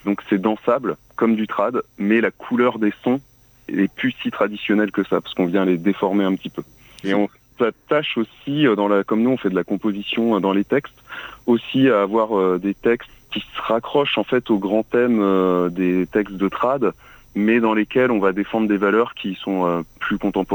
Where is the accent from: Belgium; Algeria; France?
France; Centre-Val de Loire; On va dire que Chloé et moi, on vient du Berry.